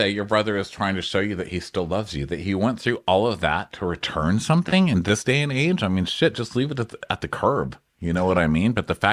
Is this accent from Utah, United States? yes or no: no; Paterson, New Jersey, United States; I'm from Patterson.